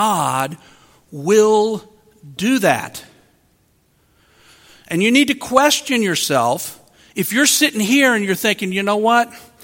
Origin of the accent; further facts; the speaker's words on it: Wisconsin, United States; I grew up in Wisconsin, which is a big beer drinking state.